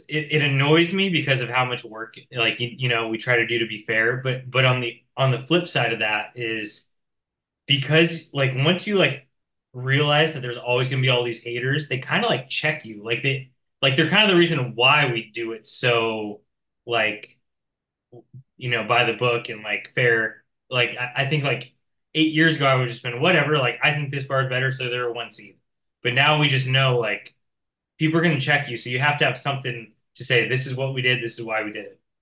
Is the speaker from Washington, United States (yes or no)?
no; Los Altos, California, United States; I grew up in Los Altos.